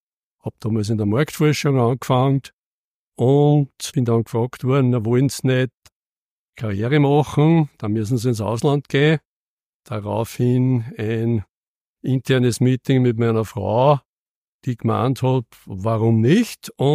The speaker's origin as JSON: {"language": "German", "town": "Linz", "region": "Upper Austria", "country": "Austria", "said": "Ich bin Linzer. Genau genommen komme ich aus der Neustadt. Und in der Neustadt bin ich in die Goetheschule gegangen, vorher sogar in den Kindergarten unten beim Marktplatz. Und ich war auch in der Pfarre Heilige"}